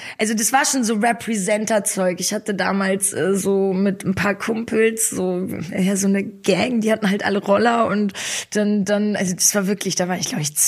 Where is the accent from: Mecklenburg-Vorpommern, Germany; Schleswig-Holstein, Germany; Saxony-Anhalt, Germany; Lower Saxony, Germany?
Schleswig-Holstein, Germany; Flensburg; also born or lived in Kazakhstan; Und aufgewachsen bin ich in Flensburg.